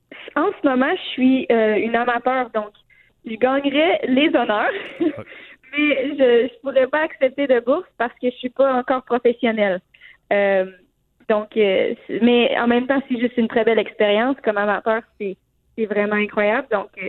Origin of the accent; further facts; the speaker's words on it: Victoriaville, Quebec, Canada; Exactement, j'ai grandi à Victoriaville.